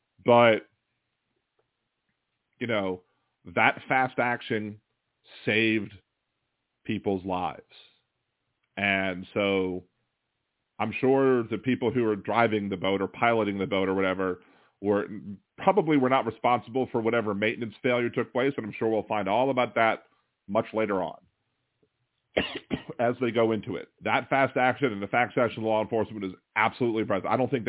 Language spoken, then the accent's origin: English; Baltimore, Maryland, United States; now in New Orleans, United States; I'm from Baltimore. You know, I was raised in Baltimore.